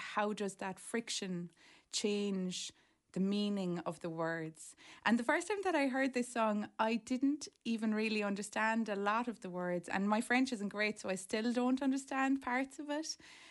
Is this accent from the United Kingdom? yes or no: no; County Clare, Ireland; also born or lived in Galway; I was born in Galway. But the funny thing about people from Clare is that most of us are born in either Limerick or Galway